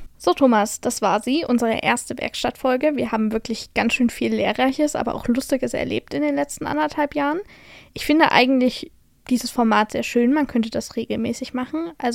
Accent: Bavaria, Germany; born there; Ich bin zwar in Bayern geboren

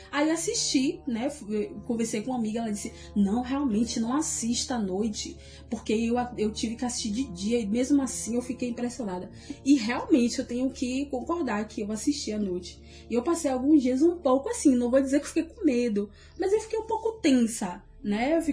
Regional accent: Brazil; Que a gente é brasileiro, já fala pra

